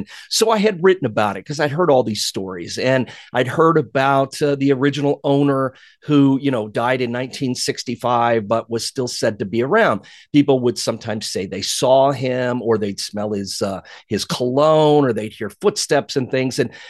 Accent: Decatur, Illinois, United States; these were stories about the town where I grew up in Decatur, Illinois, in the middle of the state.

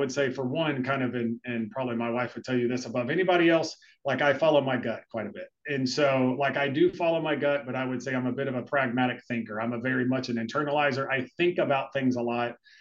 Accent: Texas, United States; I grew up in Texas. And so I always wanted to get back to Texas.

